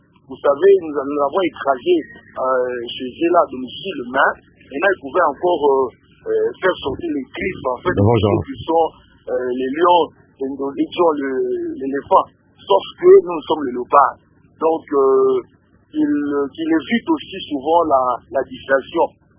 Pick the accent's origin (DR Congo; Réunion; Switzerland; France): DR Congo; je suis un Congolais.